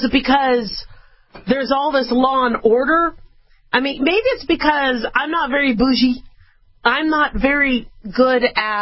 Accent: United States; Now, maybe it's because we're American.

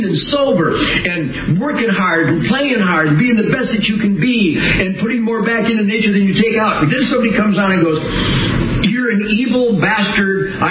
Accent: Detroit, Michigan, United States; born there; So I had bands in Detroit in the shadow of Motown. When I was born in Detroit

